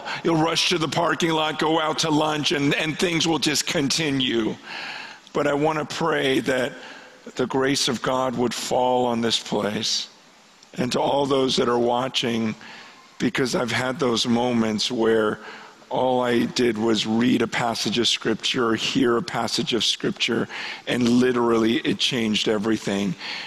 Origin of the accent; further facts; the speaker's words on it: San Francisco, California, United States; born there; I was born in San Francisco. My mother died while she was giving birth to me.